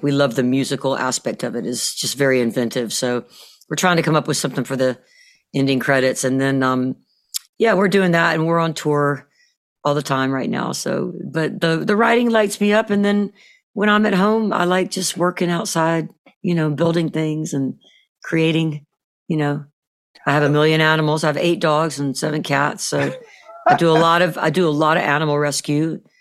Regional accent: Atlanta, Georgia, United States; now in Dahlonega, United States; I'm from Atlanta, Georgia, born downtown at Grady Hospital. And that's where I lived until about 30 years ago. And then I moved up to Dahlonega.

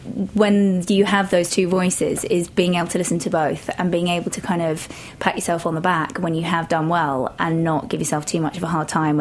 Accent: West Midlands, United Kingdom; Shropshire. So it's kind of on the border of the Midlands and Wales. In your typical kind of rolling hills, a little black and white cottage with a stream and a waterfall.

